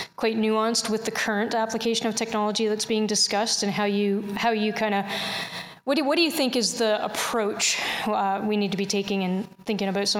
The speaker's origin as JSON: {"language": "English", "country": "Canada"}